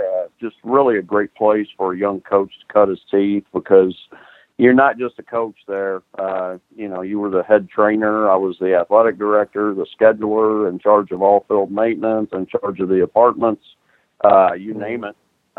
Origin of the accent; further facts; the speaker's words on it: Texas, United States; We grew up 1.5 hours from here. We grew up in the Houston area, and so it's great to be back in Huntsville.